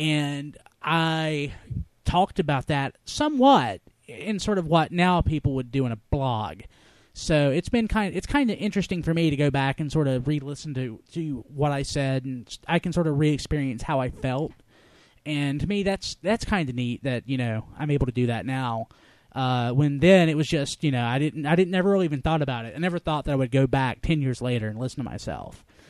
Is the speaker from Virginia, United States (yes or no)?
no; New Jersey, United States; It's like, I'm from New Jersey.